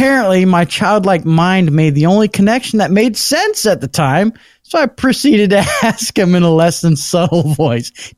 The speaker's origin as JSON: {"language": "English", "town": "Toronto", "region": "Ontario", "country": "Canada", "said": "I'm from Toronto, Ontario, Canada."}